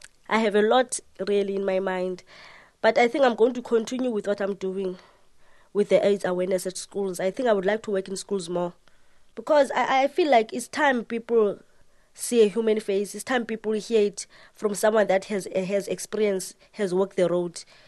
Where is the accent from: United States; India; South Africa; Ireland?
South Africa; because I come here from South Africa, so I know how teenagers are.